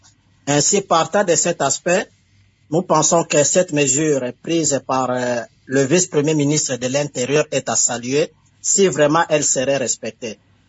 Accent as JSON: {"language": "French", "country": "DR Congo", "moved": "yes", "said": "chez nous, en République démocratique du Congo"}